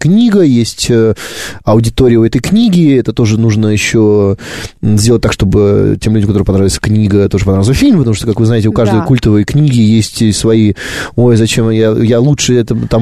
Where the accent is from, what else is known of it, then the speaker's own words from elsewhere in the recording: Sevastopol, Ukraine; Тем более Севастополь, там, отчасти мой, ну, во многом мой родной город.